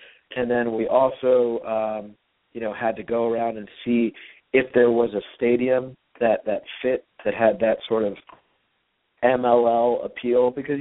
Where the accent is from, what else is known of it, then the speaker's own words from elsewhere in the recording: Houston, Texas, United States; also born or lived in Princeton; I grew up in Houston, Texas, and I learned of the sport there.